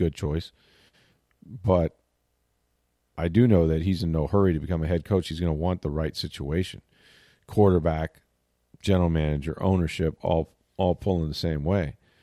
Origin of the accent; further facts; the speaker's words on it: St. Petersburg, Florida, United States; It's another racing season starting right here in my hometown of St. Petersburg.